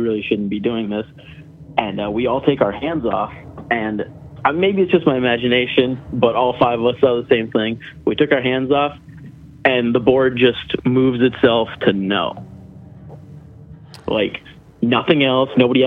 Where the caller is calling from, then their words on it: New Hampshire, United States; I'm calling from New Hampshire.